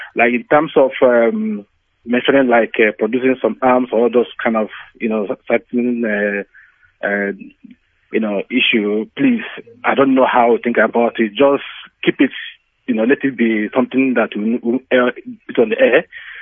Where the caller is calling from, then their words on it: Luton, East of England, United Kingdom; Good evening. … I'm calling from Luton, UK.